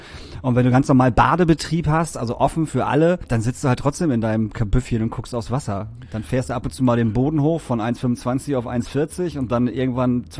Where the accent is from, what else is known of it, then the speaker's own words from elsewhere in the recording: Emsdetten, North Rhine-Westphalia, Germany; born there; wir haben erst in Emsdetten gewohnt, meine Eltern und ich, und sind dann irgendwann nach Emsbüren gezogen.